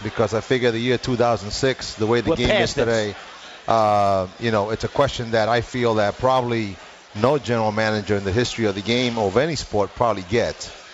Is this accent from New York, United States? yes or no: yes; New York City, New York, United States; The fact is, you know, growing up in New York City, I never think about race, Chris.